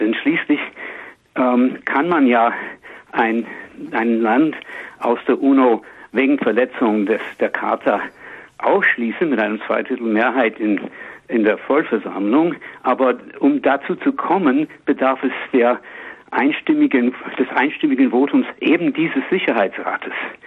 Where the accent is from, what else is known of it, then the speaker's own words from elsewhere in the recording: United States; Ich bin Amerikaner, daher der Name.